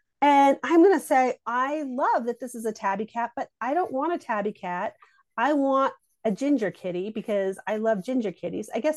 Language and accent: English; Colorado, United States; I'm from Colorado. I live in Colorado.